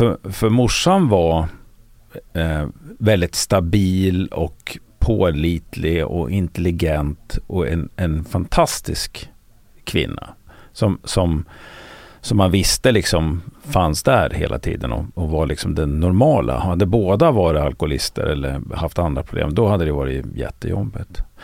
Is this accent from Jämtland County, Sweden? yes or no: yes; Östersund, Jämtland County, Sweden; Född och uppvuxen i Östersund.